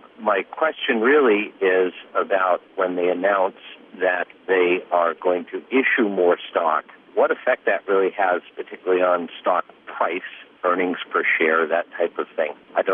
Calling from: Boston, Massachusetts, United States; I'm calling from Boston, and I listen to your podcast daily.

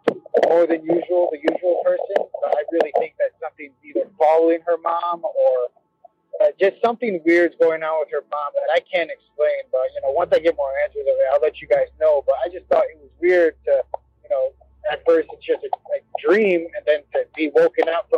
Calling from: Chicago, Illinois, United States; I'm calling in from Chicago.

